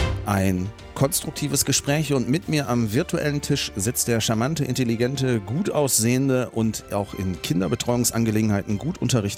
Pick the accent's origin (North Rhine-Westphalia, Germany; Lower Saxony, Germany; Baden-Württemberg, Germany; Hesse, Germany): North Rhine-Westphalia, Germany; Jetzt komme ich aus Nordrhein-Westfalen, anderes Bundesland als Tübingen